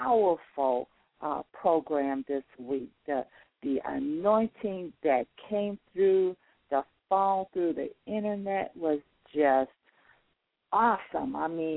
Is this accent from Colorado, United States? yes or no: no; Chicago, Illinois, United States; she is out of Chicago, Illinois, my hometown.